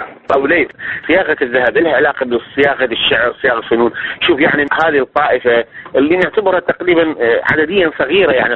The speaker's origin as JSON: {"language": "Arabic", "town": "Kirkuk", "region": "Kirkuk Governorate", "country": "Iraq", "tie": "born there", "said": "احنا من ولدنا بكركوك"}